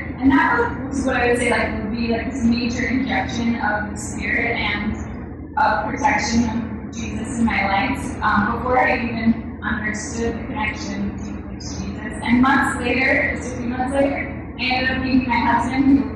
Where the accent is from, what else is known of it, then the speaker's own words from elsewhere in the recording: Winona, Minnesota, United States; I grew up in Winona, Minnesota, which is a really small town in Minnesota. And we were about 55 Jewish families that were part of the Jewish community.